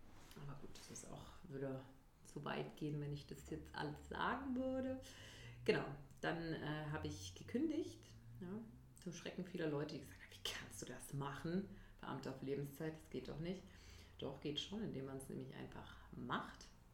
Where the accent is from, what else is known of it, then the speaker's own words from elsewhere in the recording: Brieselang, Brandenburg, Germany; also born or lived in Nuremberg; now in Berlin, Germany; Ich bin 31 Jahre und ich bin in Nürnberg geboren. Bin dann, als wir 8 waren, in die Nähe von Berlin gezogen. Traumatischerweise. nach Brieselang. Und dann... Ja, habe ich dort meine Kindheit noch und meine Jugend verbracht